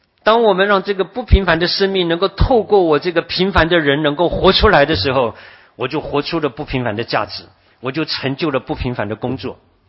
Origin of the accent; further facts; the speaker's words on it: Wenzhou, Zhejiang, China; 被咱们温州人打得七零八落、稀里哗啦的